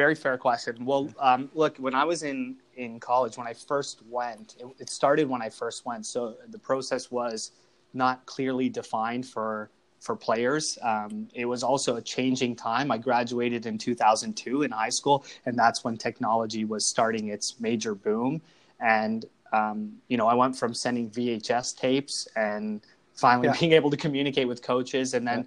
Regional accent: Kingston, Ontario, Canada; I'm born and raised in Kingston, Ontario, so spent a lot of time traveling to Ottawa, Montreal, Toronto.

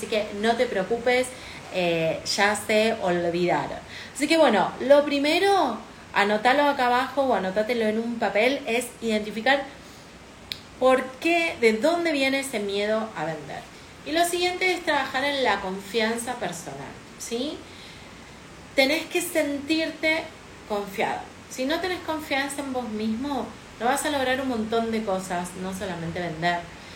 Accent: Rosario, Santa Fe, Argentina; yo soy de Rosario y al lado del río

